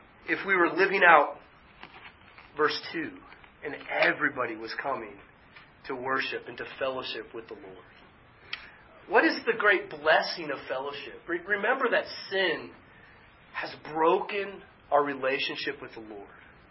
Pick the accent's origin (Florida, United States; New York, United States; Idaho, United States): Florida, United States; And, you know, I come from Florida